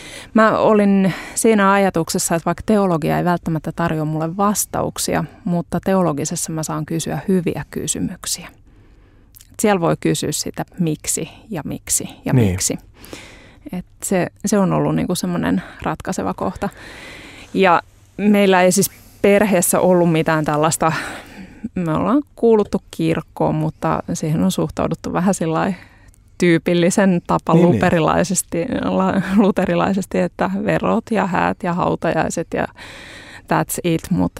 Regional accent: Hyvinkää, Uusimaa, Finland; Mun tarina alkaa Hyvinkäältä. Mä oon Hyvinkäältä kotoisin ja semmoisesta perheestä, että meillä oli tämmöinen perus ydinperhe, isä, äiti ja kaksi lasta.

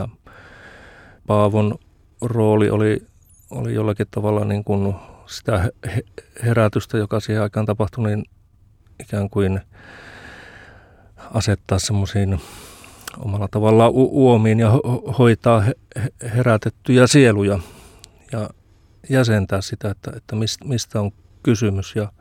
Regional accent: Suomussalmi, Kainuu, Finland; minä olen kotoisin Kainuusta Suomussalmelta ja sillä tavalla koti ei ollut mitenkään sillä niin kuin niin sanottu herännäiskoti, että tavallisia luterilaisia kristittyjä

